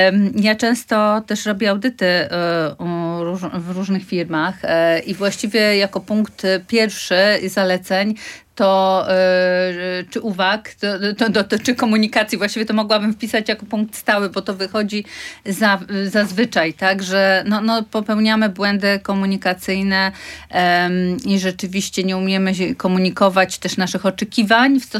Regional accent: Tricity, Pomeranian Voivodeship, Poland; tutaj my z Trójmiasta mamy świetne połączenia z kluczowymi miastami

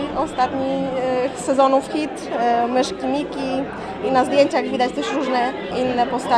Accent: Juszkowo, Pomeranian Voivodeship, Poland; Juszkowo, to jest bardzo niedaleko.

